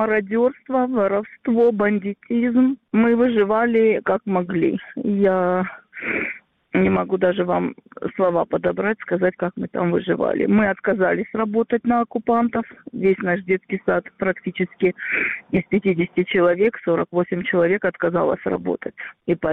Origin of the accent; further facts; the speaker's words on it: Kherson, Kherson Oblast, Ukraine; now in Armenia; Это моя историческая родина, я же армянка сама по национальности. А я все равно надеюсь, что я вернусь домой к себе.